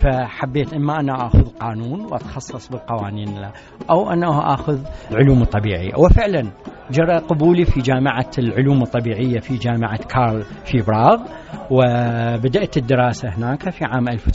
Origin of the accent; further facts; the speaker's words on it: Diwaniyah, Al-Qadisiyyah Governorate, Iraq; also born or lived in Prague, Czech Republic; now in Cologne, Germany; أنا أنحدر من مدينة ديوانية من عائلة عمالية، بس أنا لأنه كنت أدرس دائما تحت النخيل على شط الحلة اللي هو يمر بديوانية،